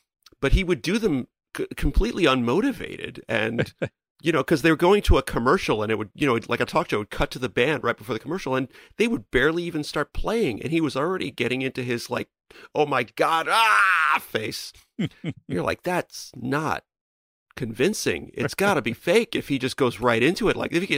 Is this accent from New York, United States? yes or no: yes; Bronx, New York, United States; I'm originally from the Bronx.